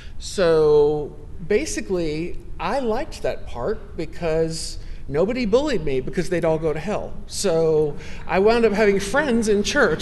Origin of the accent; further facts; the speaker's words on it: New Orleans, Louisiana, United States; They married and transferred to New Orleans, which is where I grew up. So I was the first rebel in the family to be born and raised in New Orleans, which is a very interesting place.